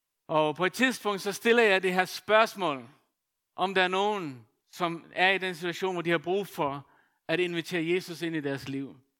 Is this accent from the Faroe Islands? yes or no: yes; Faroe Islands; min egen baggrund, det jeg kommer fra, altså født og opvokset på Færøerne